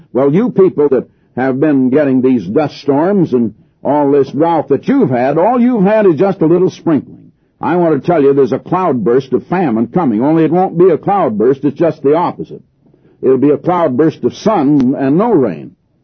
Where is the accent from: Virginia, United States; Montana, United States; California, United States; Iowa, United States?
Iowa, United States; Des Moines; I was born and raised back in Des Moines, Iowa